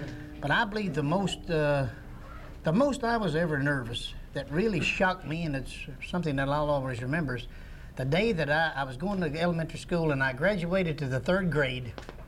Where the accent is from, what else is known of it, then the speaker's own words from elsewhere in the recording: Beckley, West Virginia, United States; except I was born in West Virginia and half-raised over around Beckley, West Virginia, if you folks know where that's at.